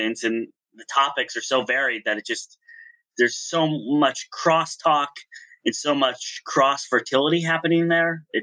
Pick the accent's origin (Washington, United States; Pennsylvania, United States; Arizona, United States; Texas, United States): Pennsylvania, United States; I grew up in a really rural area. I grew up in Susquehanna County, Pennsylvania, which is the most northeast corner of Pennsylvania, the county with the most dirt roads of any county in Pennsylvania.